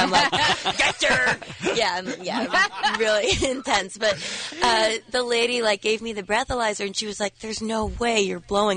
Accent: Boston, Massachusetts, United States; Yeah, because I'm from Boston and my mom is like a little snobby and didn't want people

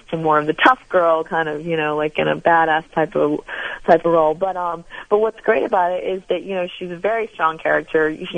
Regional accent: Atlanta, Georgia, United States; I'm from Atlanta, and it's here in the United States.

